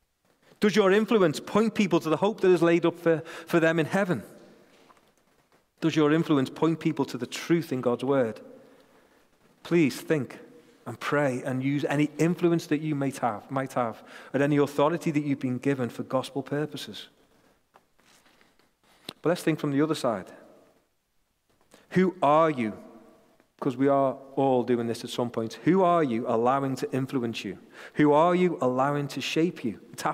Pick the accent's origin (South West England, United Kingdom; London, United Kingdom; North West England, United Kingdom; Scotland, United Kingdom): North West England, United Kingdom; St. Helens; I'm going to say we, even though I'm from St. Helens, I'm claiming it.